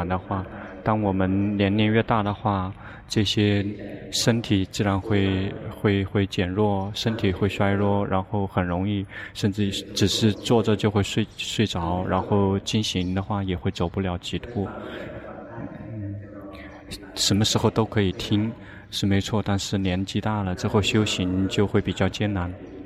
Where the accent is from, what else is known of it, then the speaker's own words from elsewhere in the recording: Thailand; Chinese is a second language; 我们泰国人就比他们更有优势，因为我们出生就出生在佛教的国度